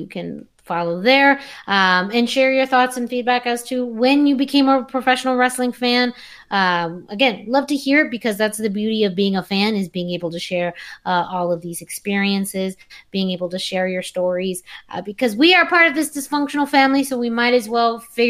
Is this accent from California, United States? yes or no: no; Yuma, Arizona, United States; I grew up on the West Coast in a small little town called Yuma, Arizona.